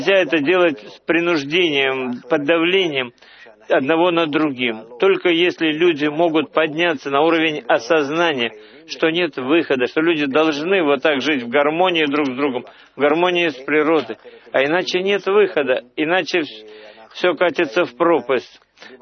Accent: Emek Hefer, Central District, Israel; Я, например, вырос в Эмехефер, и вокруг меня было много кибуцев.

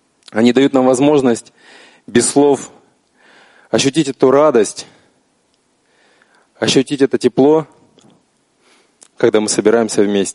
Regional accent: Novosibirsk, Novosibirsk Oblast, Russia; из Новосибирска.

